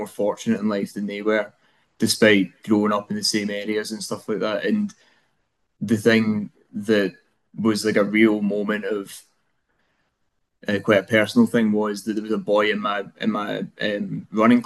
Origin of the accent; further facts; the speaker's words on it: Greenock, Scotland, United Kingdom; I come from Greenock, and Greenock's a high area of deprivation. It's got a very high area of deprivation.